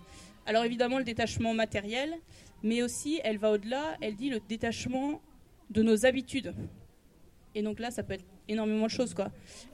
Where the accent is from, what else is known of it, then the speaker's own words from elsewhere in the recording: Brest, Brittany, France; j'ai 30 ans, je viens de Brest en Bretagne.